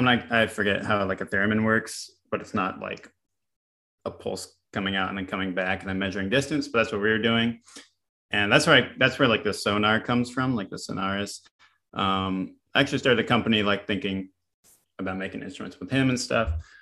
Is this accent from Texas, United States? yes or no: yes; Texas, United States; And I had known from growing up in Texas, just like, when I was in school, I wanted to practice instrument and stuff at home